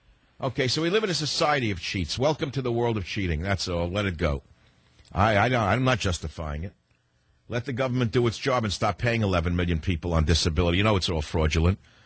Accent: San Francisco, California, United States; On KSFO in my hometown of San Francisco

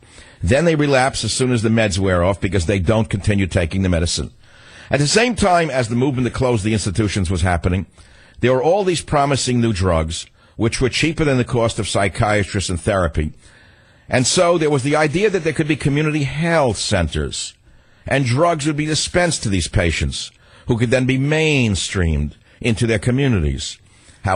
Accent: San Francisco, California, United States; My hometown of San Francisco spent $167 million reported in 2014.

